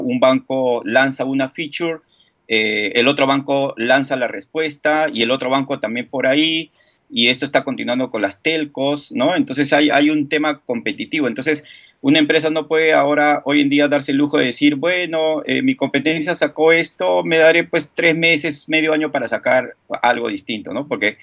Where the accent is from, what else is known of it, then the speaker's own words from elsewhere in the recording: Peru; O a principios de los 2010, 2011, 2012, en mi país, ¿no?